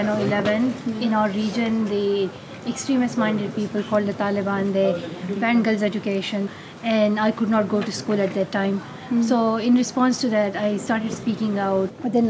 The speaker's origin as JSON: {"language": "English", "country": "Pakistan", "said": "I come from Pakistan."}